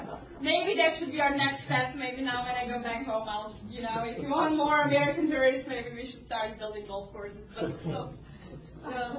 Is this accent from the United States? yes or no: no; Croatia; Well, my mom is Croatian and my father is Bosnian. So I was born and raised in Croatia.